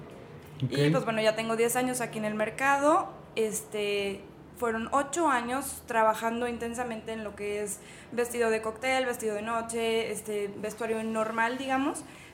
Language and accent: Spanish; San Luis Potosí, Mexico; soy de aquí de San Luis Potosí.